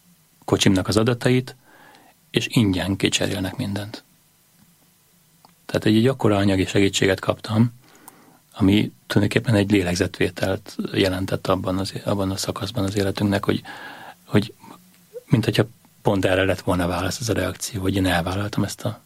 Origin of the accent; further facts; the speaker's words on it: Hungary; ez a különlegesség, hogy mi magyarok vagyunk